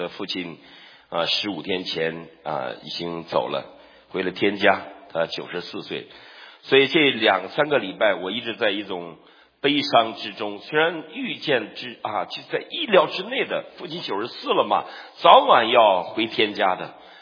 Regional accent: China; now in United States; 因为我们是中国人，我们生长在那块土地上，那块有我们的亲人。

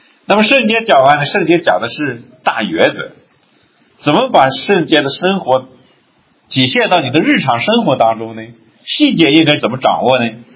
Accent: China; 我们中国人很喜欢吃这个东西，对吧？有猪血、鸭血，是吧？

